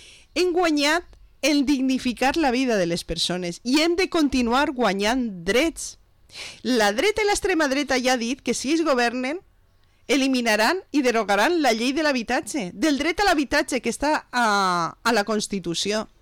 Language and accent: Catalan; Valencian Community, Spain; com a valencians i valencianes